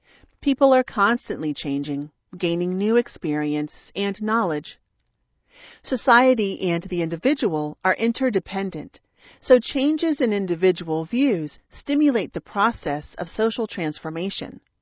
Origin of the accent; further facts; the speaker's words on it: Ukraine; I had to move from my hometown to the west of the country because of the full-scale invasion.